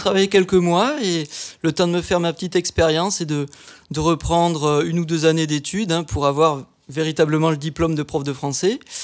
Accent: Cahors, Occitanie, France; Eh ben moi je viens de Cahors.

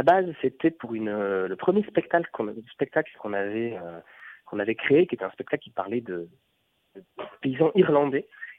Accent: Montauban, Occitanie, France; also born or lived in Toulouse; Même si je suis né à Toulouse, j'ai grandi à Montauban jusqu'au bac, où j'ai fait toute mon enfance là-bas.

